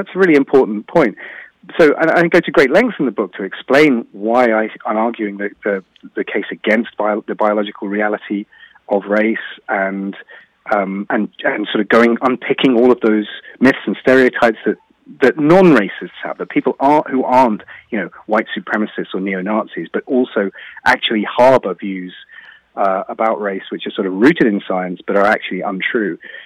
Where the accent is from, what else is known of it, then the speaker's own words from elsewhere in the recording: United Kingdom; But I wasn't raised by her, so my parentage is actually just white British, and I culturally I am white British, but I'm darker skinned.